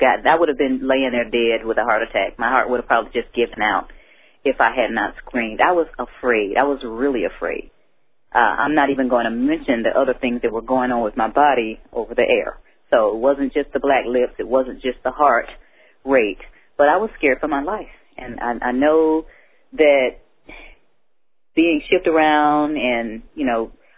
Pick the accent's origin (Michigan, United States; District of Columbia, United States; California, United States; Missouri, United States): Michigan, United States; Detroit; even though I grew up in Detroit and grew up fearless, I did develop a fear of getting sick in prison.